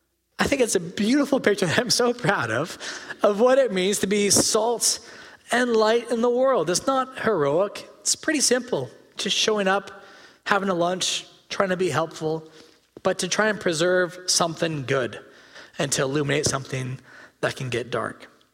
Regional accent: Regina, Saskatchewan, Canada; I mentioned I grew up in Regina in Saskatchewan

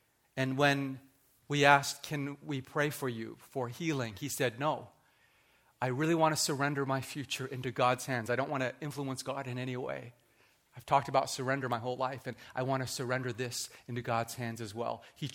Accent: Canada; I'm like, I'm from Canada.

